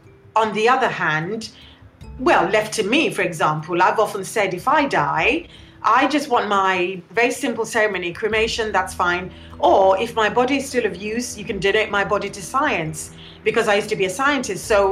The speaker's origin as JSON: {"language": "English", "country": "United Kingdom", "said": "I identify as British Nigerian, so some of the culture I wasn't aware of until my father died."}